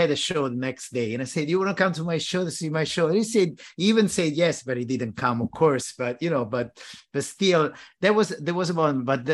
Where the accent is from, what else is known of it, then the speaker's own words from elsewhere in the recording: Caserta, Campania, Italy; English is a second language; there was an ex-girlfriend of mine from my hometown in Caserta.